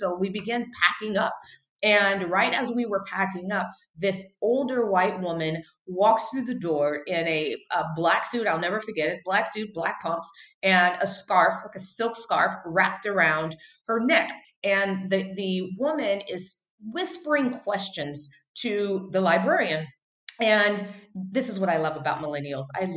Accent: Los Angeles, California, United States; We come from Los Angeles, so we didn't even understand this.

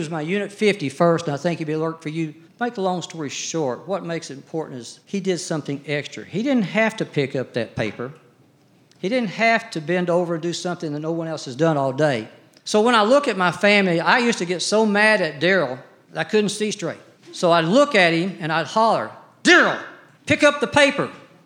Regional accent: the South, United States; But I do not forget how I was brought up in the South.

